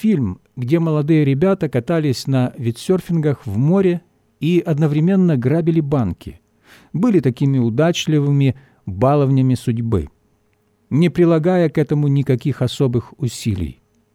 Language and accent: Russian; Rostov, Rostov Oblast, Russia; Просто я из Ростова.